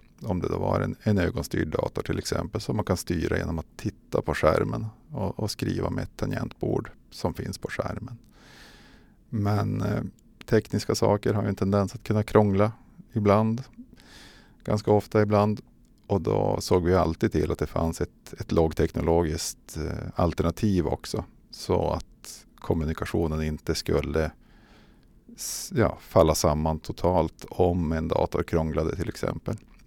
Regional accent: Piteå, Norrbotten County, Sweden; also born or lived in Luleå; Jag är inte Lulebo, jag är Pitebo. Född och uppvuxen i Piteå, har haft lite turer söderut i Sverige och jobbat i Luleå i de senaste 15 åren. Men bor i Piteå och pendlar.

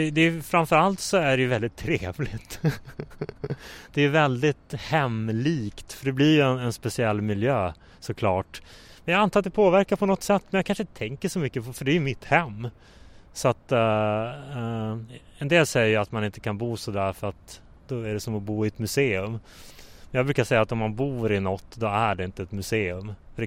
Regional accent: Norrbotten County, Sweden; Alltså, jag är ju uppvuxen och född och släkten har bott på en liten gård, eller på en gård i en liten by utanför, mitt mellan Piteå och Luleå. Och där växte jag upp och bodde i drygt 20 år

